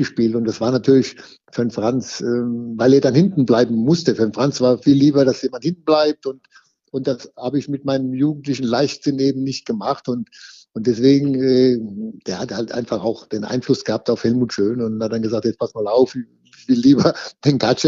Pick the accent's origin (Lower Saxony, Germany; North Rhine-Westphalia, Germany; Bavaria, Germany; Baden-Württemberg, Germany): Baden-Württemberg, Germany; Dossenheim; der kommt ja aus meinem Heimatort, also ist Dossenheim